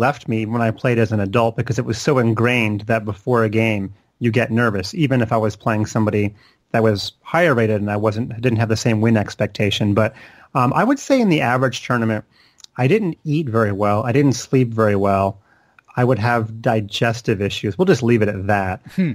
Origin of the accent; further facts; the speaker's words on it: Charlotte, North Carolina, United States; But so the background is I grew up in Charlotte, which is where I still live today.